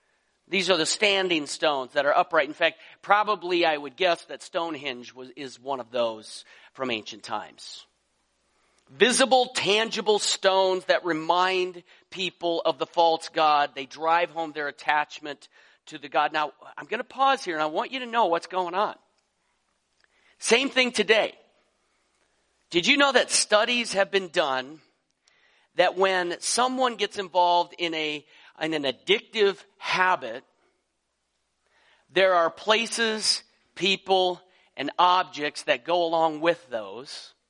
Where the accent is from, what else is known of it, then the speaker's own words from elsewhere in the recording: Colorado, United States; I grew up in Colorado, as I've told you. I used to climb various mountains